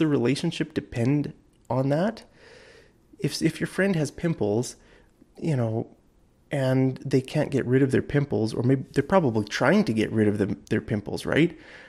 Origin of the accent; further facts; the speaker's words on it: Canada; as a Canadian, that was so weird.